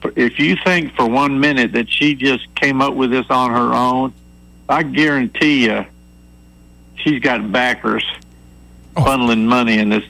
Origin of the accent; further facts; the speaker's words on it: Florida, United States; I remember back in the early 60s, I grew up down in Florida